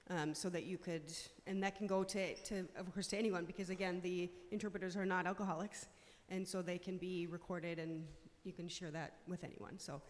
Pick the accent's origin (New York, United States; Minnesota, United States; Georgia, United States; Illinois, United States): Minnesota, United States; I'm from Minnesota, and my home group, we have a lot of interpreted meetings where I'm from.